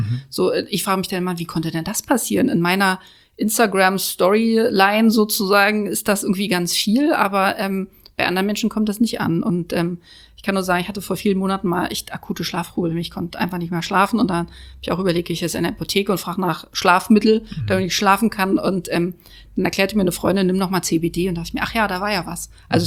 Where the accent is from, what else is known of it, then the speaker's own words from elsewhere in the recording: Berlin, Germany; wir leben hier in Berlin